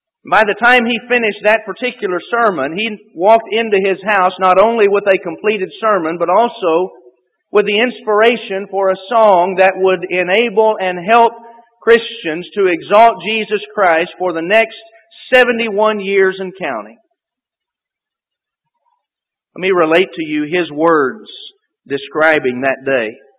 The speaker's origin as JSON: {"language": "English", "town": "Quinlan", "region": "Texas", "country": "United States", "tie": "born or raised there", "said": "But growing up in Quinlan, many of the people in whose presence I grew knew"}